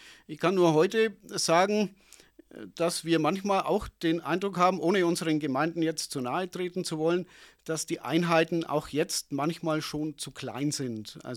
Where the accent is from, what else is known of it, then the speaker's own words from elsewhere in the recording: Hersbruck, Bavaria, Germany; born there; Ja, Hersbruck ist meine Geburtsstadt, kenne ich von daher recht gut